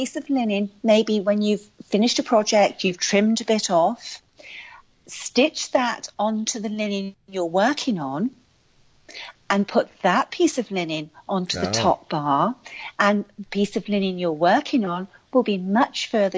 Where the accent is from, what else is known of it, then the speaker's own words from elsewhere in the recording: United Kingdom; I'm British